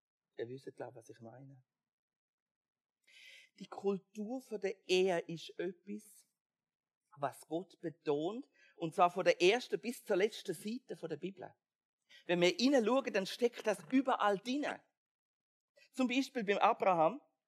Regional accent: Germany; das gibt es eben nicht nur in Deutschland, wo ich herkomme, sondern auch in der Schweiz.

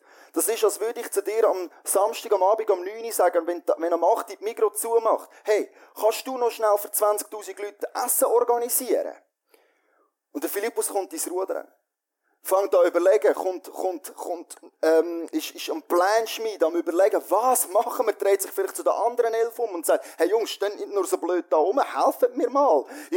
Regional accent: Switzerland; wir als Schweizer können uns mit dem Denken ein Stück weit identifizieren

